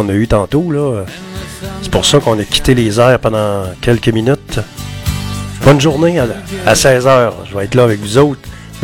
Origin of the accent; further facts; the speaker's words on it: Quebec, Canada; être fier de ce qu'on est, pas avoir honte de ce qu'on est, on est des Québécois.